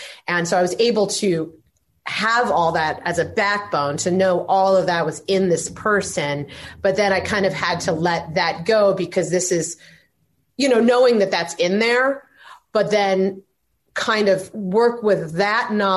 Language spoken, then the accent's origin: English; Midwest, United States; first of all, I'm from the Midwest, so I'm always like, oh, I can't ever say anything about myself.